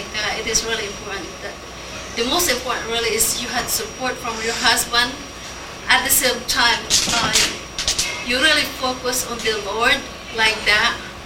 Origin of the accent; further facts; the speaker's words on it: Philippines; Okay, I'm from the Philippines, and I had faced so much hurts.